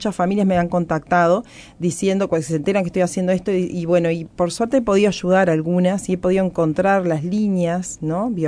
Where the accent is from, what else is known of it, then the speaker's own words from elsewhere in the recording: Soriano, Uruguay; yo soy del interior, soy de Soriano